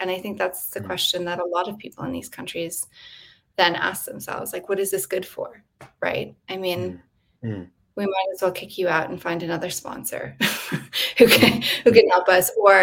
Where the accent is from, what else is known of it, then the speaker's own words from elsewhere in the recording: United States; For the US, speaking as an American, we don't, like, the US doesn't have that colonial legacy.